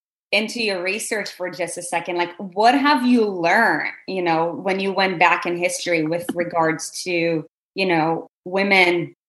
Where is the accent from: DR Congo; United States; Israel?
Israel; So like, for example, I was born and raised in Israel.